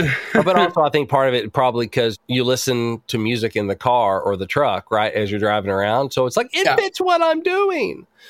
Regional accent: Batesville, Arkansas, United States; if you grew up where I grew up in Batesville, Arkansas, the going was the only place to go.

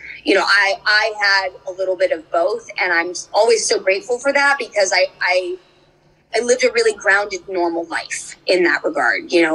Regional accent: California, United States; because I grew up in Orange County, so we had a bit of a commute.

